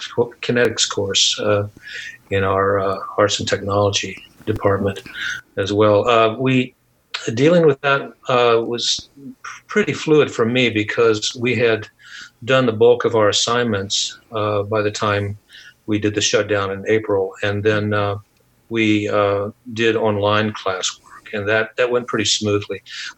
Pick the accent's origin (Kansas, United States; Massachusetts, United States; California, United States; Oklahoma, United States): Kansas, United States; Mays; also born or lived in Wichita; I was born in Wichita, Kansas, and I was raised in a small town called Mays, Kansas, which was an agro-industrial town.